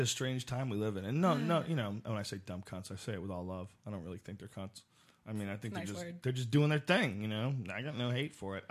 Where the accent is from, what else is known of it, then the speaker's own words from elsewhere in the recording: Boston, Massachusetts, United States; also born or lived in Newark, United States; I never lived in Jersey Shore, but I was born in Newark, and I lived in New Jersey, and I have relatives from New Jersey, and I grew up in Boston